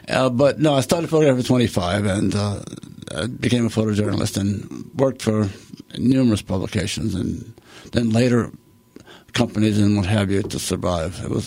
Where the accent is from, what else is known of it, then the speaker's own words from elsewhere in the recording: Abbeville, Louisiana, United States; moved away as an adult; I'm from Abbeville.